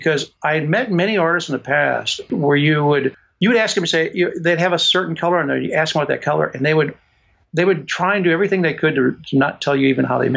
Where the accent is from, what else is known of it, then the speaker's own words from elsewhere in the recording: St. Louis, Missouri, United States; And I'd say, well, I'm from here or St. Louis.